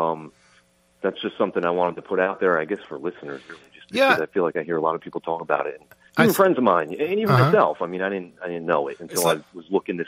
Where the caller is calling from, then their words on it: New Jersey, United States; Calling from New Jersey.